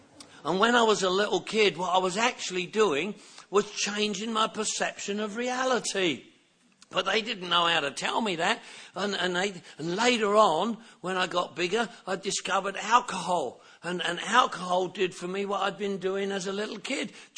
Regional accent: London, United Kingdom; Lady listening, I'm from Northwest London.

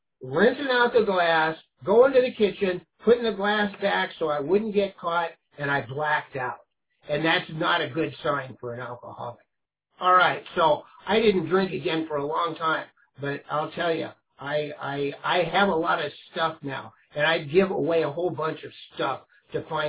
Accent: San Leandro, California, United States; Now, I grew up in San Leandro. I've spent most of my life here.

